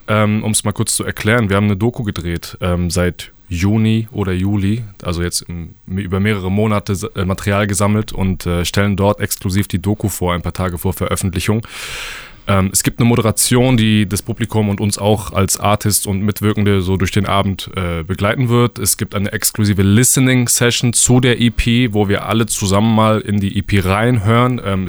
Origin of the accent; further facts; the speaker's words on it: Olpen, Germany; Ich bin aus Olpen, ich wohne in Olpen, bin hier aufgewachsen